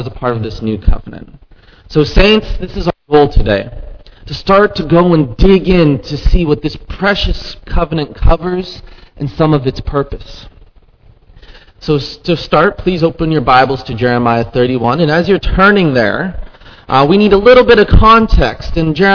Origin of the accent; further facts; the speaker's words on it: Winnipeg, Manitoba, Canada; I was just hearing from my hometown that a giant march went through our home city of Winnipeg.